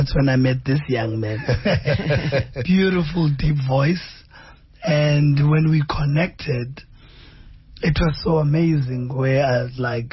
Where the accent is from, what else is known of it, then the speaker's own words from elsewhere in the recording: East London, Eastern Cape, South Africa; We didn't know each other. We're from the Eastern Cape. I'm from the side of East London.